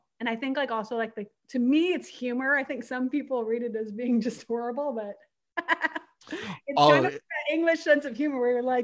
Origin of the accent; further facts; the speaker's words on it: San Diego, California, United States; I grew up like more in San Diego.